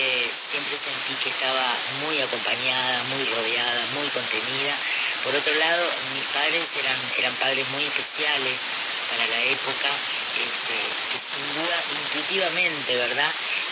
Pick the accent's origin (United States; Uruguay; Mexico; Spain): Uruguay; Montevideo; born there; soy uruguaya, nací en Montevideo, hija única, con un papá alemán y una mamá que nació en el departamento de Florida, es una localidad de acá de Uruguay, con descendencia italiana.